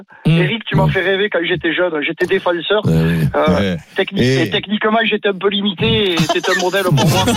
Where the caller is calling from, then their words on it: Occitanie, France; je suis du Gers, moi.